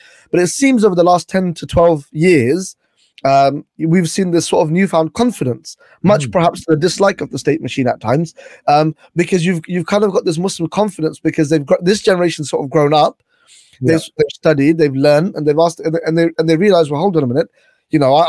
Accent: United Kingdom; you have to sort of prove that I'm British

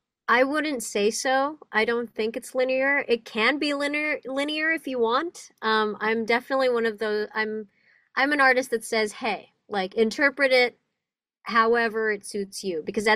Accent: Indonesia; English is a second language; now in United States; I moved to the States from Indonesia. I was born and raised there. I moved here in 2017, and that was like the first big uproot of my life, kind of restarting from scratch.

